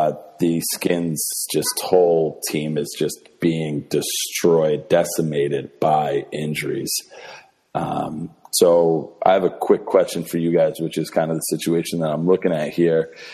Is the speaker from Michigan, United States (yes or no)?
no; New York, United States; And as a Cowboys fan, even though I'm from New York as well, but don't get down with the Jets or the Giants.